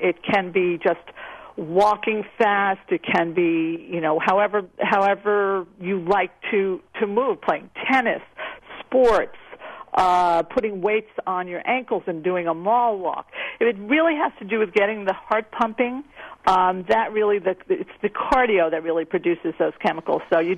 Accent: New York City, New York, United States; I'm ashamed to say that I'm a New Yorker and I don't take enough time to meditate

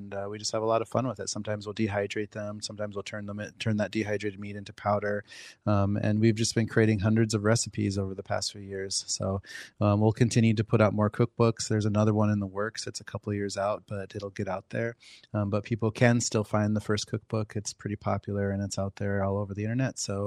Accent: Pine Ridge, South Dakota, United States; I grew up hunting them on Pine Ridge.

